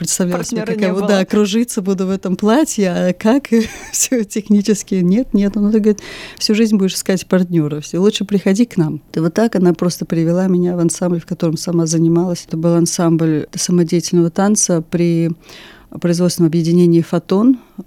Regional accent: Tashkent, Uzbekistan; moved away; Ну, я приехала из Узбекистана, из Ташкента, и там я занималась почти 15 лет в студии танца.

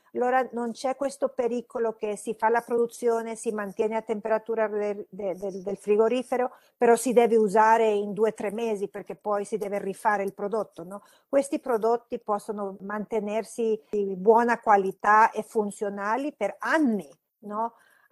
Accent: Honduras; also born or lived in United States; sono cresciuta in Honduras, però con famiglia di origine italiana, allora con le radici europee, vivendo ovviamente in un paese latinoamericano e poi avere il beneficio di imparare anche in paesi come Stati Uniti

